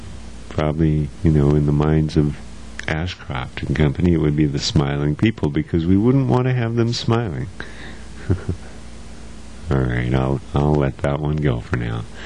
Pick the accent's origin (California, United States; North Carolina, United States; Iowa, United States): California, United States; Santa Cruz; And in my hometown of Santa Cruz